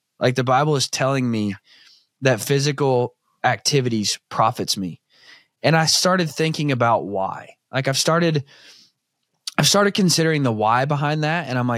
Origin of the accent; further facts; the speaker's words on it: Arkansas, United States; I grew up in Southern Arkansas, like hunting deer at beer camp